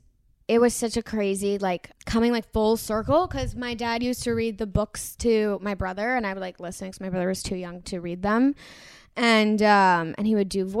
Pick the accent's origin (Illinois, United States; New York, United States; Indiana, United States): New York, United States; So we go downstairs, and right outside the building, I grew up in New York, right outside the building there was this guy selling bootleg VHS tapes